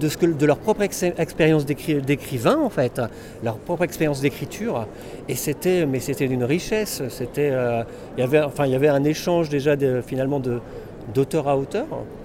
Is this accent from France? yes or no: yes; Auchel, Hauts-de-France, France; also born or lived in Marles-les-Mines; J'habite Noël Godot et je suis originaire d'Auchel, de Marlémine.